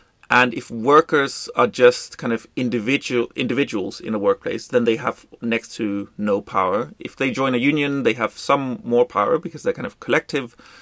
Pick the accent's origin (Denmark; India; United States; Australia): Denmark; I'm from Denmark.